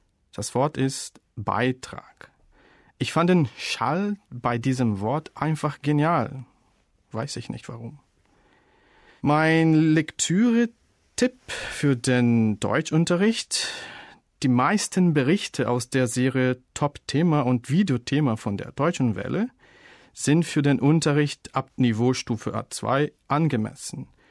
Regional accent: Brazil; German is a second language; Ich komme aus Brasilien. Ich bin im Jahre 1976 geboren. Ich arbeite als Deutschlehrer an einer deutschen Schule in São Paulo.

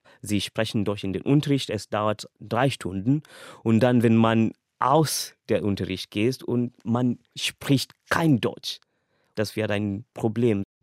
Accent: Nairobi, Kenya; German is a second language; Ich komme aus Kenia, Nairobi, und wurde im Jahr 1995 geboren. Ich lerne Deutsch, weil ich viel Liebe für die Sprache habe

